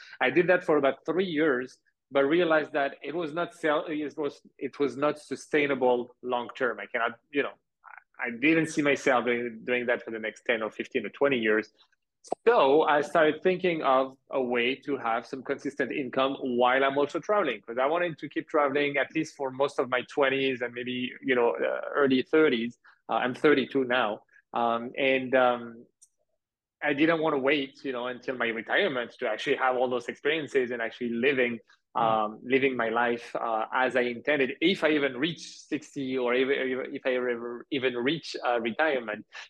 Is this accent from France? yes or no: yes; France; now in Canada; When I moved back to Canada from France, so I grew up in France, as you mentioned, I moved in 2014